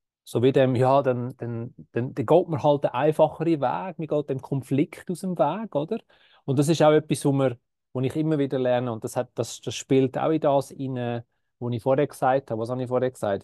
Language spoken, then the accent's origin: German; Switzerland; Wenn ich jetzt wieder als Schweizer rede, oder?